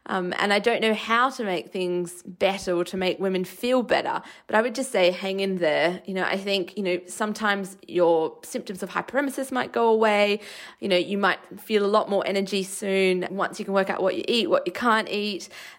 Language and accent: English; Australia; This is the same where I grew up in Australia